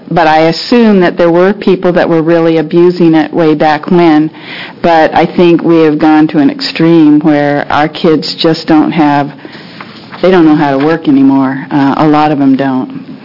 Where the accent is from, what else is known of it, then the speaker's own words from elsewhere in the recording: Gresham, Oregon, United States; growing up in Gresham, you know, it used to be the strawberry capital of the world.